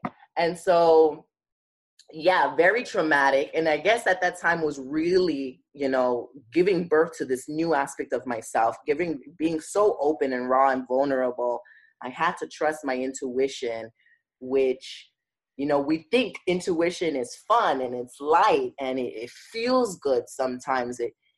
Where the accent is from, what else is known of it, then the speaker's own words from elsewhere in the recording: New York City, New York, United States; whereas I grew up in Bed-Stuy, and it's like, dude, we was like right there this whole time.